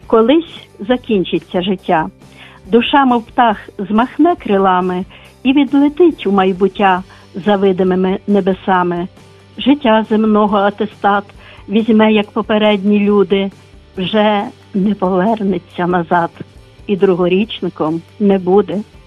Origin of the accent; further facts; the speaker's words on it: Lviv, Lviv Oblast, Ukraine; я також зі Львова.